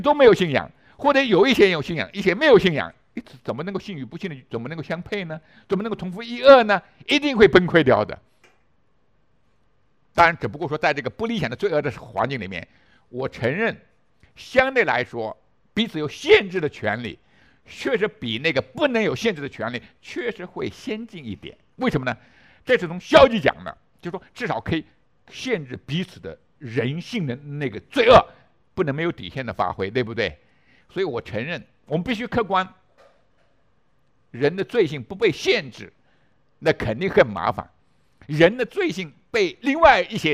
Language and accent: Chinese; China; 我跟你中国人更亲近，因为我是中国人，这个你不要怀疑，我是中华人民共和国的公民